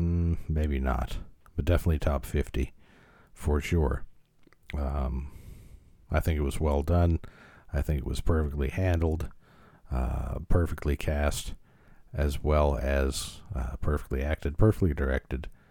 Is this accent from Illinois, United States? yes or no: yes; Chicago, Illinois, United States; Growing up in Chicago, there used to be a radio program that would come on every night of the week